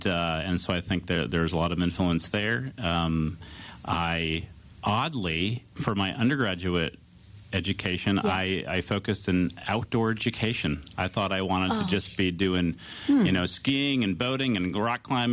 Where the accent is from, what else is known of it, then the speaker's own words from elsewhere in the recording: Rhode Island, United States; I am not. I'm from Little Rhode Island.